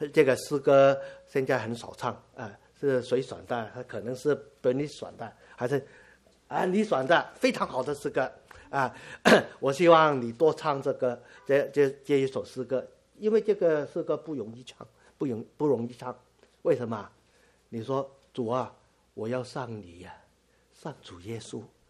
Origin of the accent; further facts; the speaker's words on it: China; 我特别我们是中国人啊，中国人都很注重这方面的啊